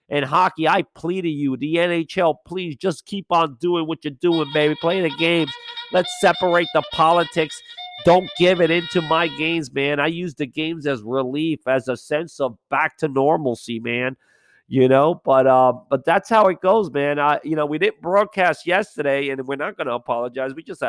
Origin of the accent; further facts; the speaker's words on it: Yonkers, New York, United States; As much as I love the Islanders and I love New York, I'm from Yonkers